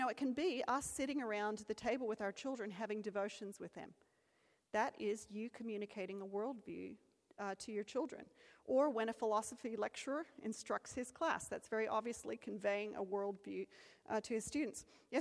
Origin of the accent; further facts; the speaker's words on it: Australia; I grew up here in Australia, and in my backyard, there was an orange tree.